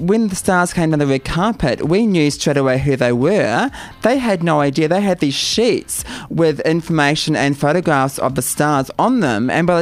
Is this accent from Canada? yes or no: no; New Zealand; We're both from New Zealand